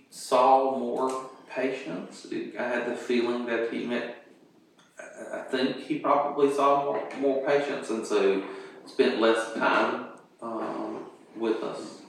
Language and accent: English; Wilson, North Carolina, United States; Where? Wilson, North Carolina.